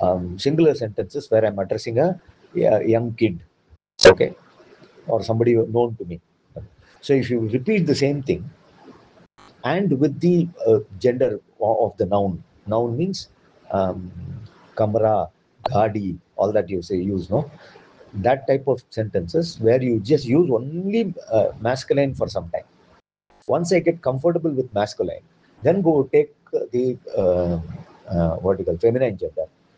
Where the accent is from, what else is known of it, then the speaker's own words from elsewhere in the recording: India; first language Tamil; English is a second language; Whether it is in my mother tongue is Tamil. I have picked it up. Obviously, I studied Tamil